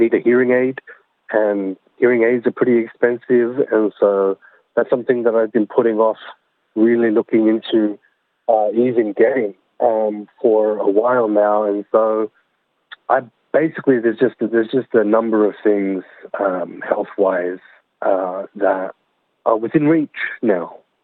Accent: Sydney, New South Wales, Australia; we grew up in Western Sydney, without very much in the way of money.

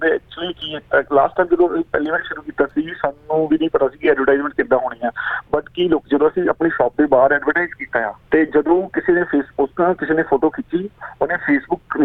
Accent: Jalandhar, Punjab, India; moved away as an adult; now in Melbourne, Australia; Melbourne ਜੀ, ਮੈਂ ਕਈ ਵਾਰ ਰਹਿੰਦਾ, ਮੇਰੀ ਬੈਕਗ੍ਰਾਉਂਡ ਹੈਗੀ ਹੈ, ਮੈਂ ਜਲੰਧਰ ਤੋਂ ਹਾਂ।

